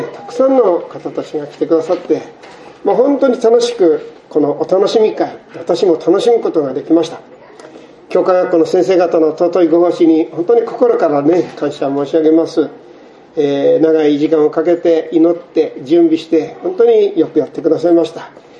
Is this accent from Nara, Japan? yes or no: no; Ogaki, Gifu, Japan; 私の生まれ育ちましたこの大垣市、